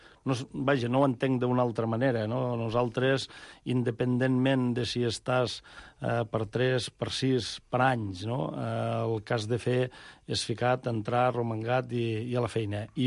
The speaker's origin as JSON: {"language": "Catalan", "town": "La Palma d'Ebre", "region": "Catalonia", "country": "Spain", "said": "quan jo des d'aquest racó del Priorat de Margalef o del meu poble de la Palma d'Ebre em llevo"}